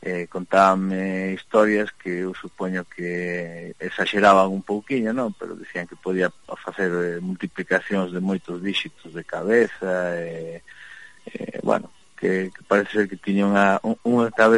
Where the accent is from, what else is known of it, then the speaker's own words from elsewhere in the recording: Mexico; ainda que me criei en México, non me tocou toda esa época